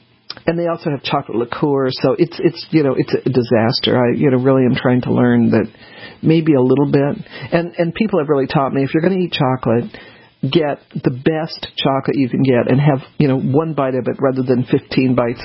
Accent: Denver, Colorado, United States; I grew up mostly in Denver

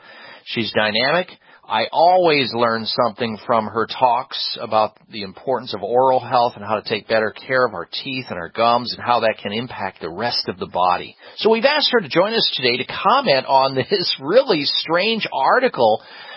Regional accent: Midwest, United States; I grew up in the Midwest, so everybody just waited for the dentures

